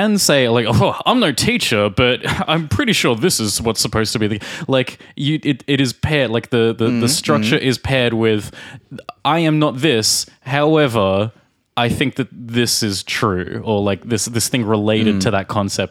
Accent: Australia; from Australia.

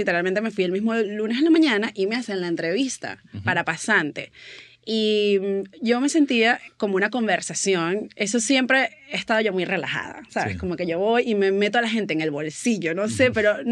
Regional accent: Maracay, Aragua, Venezuela; yo vengo de Maracay, y así había otros más de la Católica, y yo era la única de Maracay.

